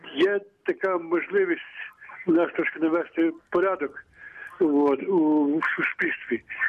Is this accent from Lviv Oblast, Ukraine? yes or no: no; Uman, Cherkasy Oblast, Ukraine